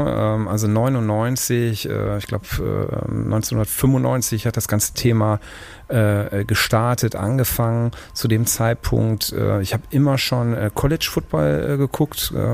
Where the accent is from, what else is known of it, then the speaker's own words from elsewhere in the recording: Duisburg, North Rhine-Westphalia, Germany; born there; Ich bin gebürtiger Duisburger und auch da muss ich sagen, ich liebe beide Städte, aber ich bin Duisburger, also Duisburg.